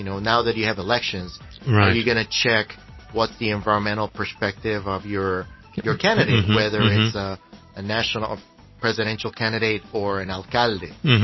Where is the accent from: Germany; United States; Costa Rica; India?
Costa Rica; in my country, I come from Costa Rica